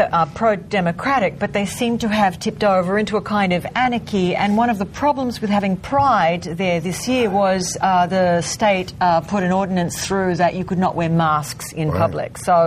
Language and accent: English; Australia; moved away as an adult; Look, I moved away from Australia about 14 years ago, and I don't know why we've swung so far to the right since I've been gone.